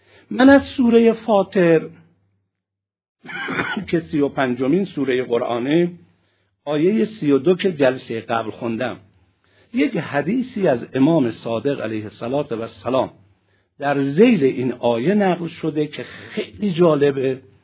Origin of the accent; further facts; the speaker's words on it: Iran; از حرف زدن ما چند نفر فهمید ما ایرانی هستیم و فارسی حرف میزنیم